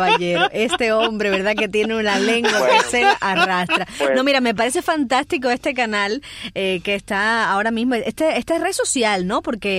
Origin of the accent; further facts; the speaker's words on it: Cuba; Yo soy cubana